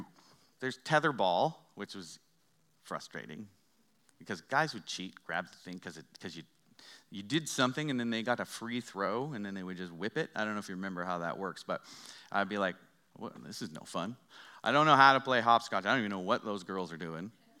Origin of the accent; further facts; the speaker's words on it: Aldergrove, British Columbia, Canada; When I was in my hometown of the metropolis of Aldergrove, and we lived in our house, we had pretty much anything you needed.